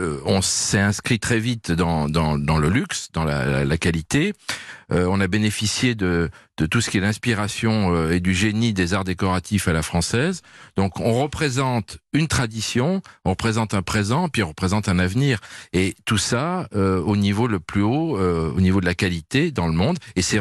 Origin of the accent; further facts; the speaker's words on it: Limoges, Nouvelle-Aquitaine, France; Alors moi, j'ai grandi à Limoges